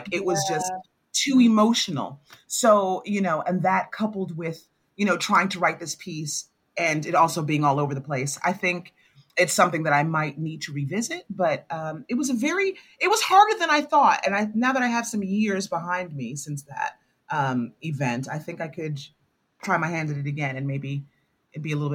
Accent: New York City, New York, United States; Yeah, I thought the sun rose and set on New York. I believed that, you know, as a New Yorker, like I can do anything. Our damn high school, like graduation song was

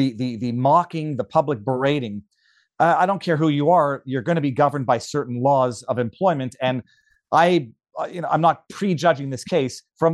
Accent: Montreal, Quebec, Canada; I'm from Montreal

